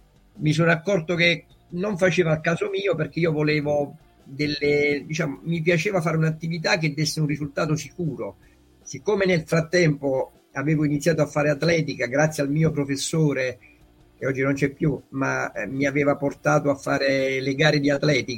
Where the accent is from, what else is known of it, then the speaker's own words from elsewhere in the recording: Ischia, Campania, Italy; io sono nato a Ischia, quindi io sono di Ischia.